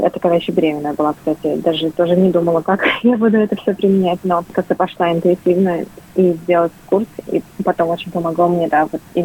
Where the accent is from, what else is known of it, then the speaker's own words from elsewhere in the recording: Uzbekistan; also born or lived in Russia; как-то я выросла в Узбекистане и жила в России там 2 года.